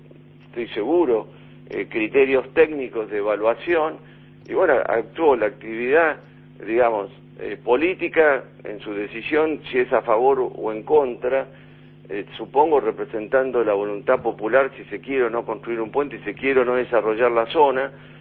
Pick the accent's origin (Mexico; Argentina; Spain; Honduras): Argentina; yo soy argentino, o sea, no soy uruguayo, o sea, que estoy hablando un poco como extranjero, pero en mi país es un poco así.